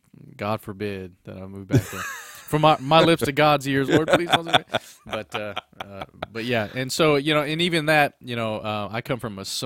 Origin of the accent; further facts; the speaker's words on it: California, United States; also born or lived in Parker, Arizona, United States; I was raised in California. I was actually born in Arizona at a church plant right across the river from California where my grandfather was planting a church, Parker, Arizona. But I was raised up in California